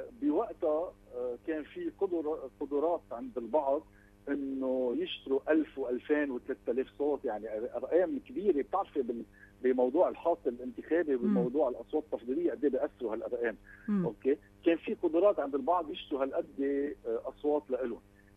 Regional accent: Lebanon; ما في شيء بإيدنا نحن كلبنانيين

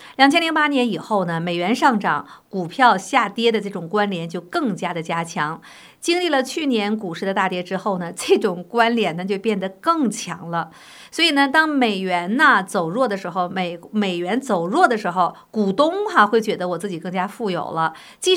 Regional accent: United States; 所以现在呢，对日本来讲，对欧洲来讲哈，我们美国人是很有钱的

